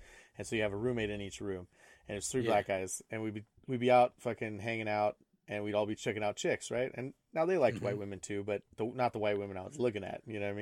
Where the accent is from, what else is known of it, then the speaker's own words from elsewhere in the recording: Las Vegas, Nevada, United States; And I remember growing up in Vegas, like everybody was, well, I'm sure it's still this way, but everybody was super fake.